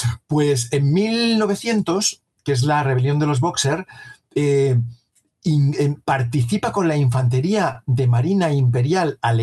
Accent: Spain; los que somos españoles

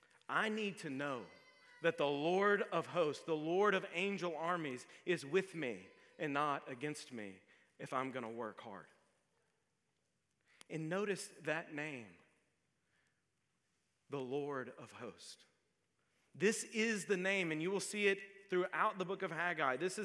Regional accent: the South, United States; It's hard to say as a Southerner.

